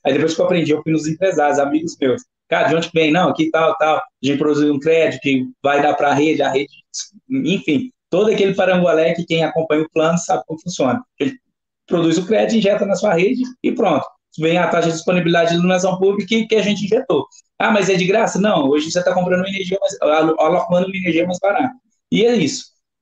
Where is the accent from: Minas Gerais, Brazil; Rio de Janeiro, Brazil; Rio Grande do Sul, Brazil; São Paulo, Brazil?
Minas Gerais, Brazil; Ituiutaba; Hoje eu sou de Ituiutaba, né? Eu sou nascido e criado em Ituiutaba.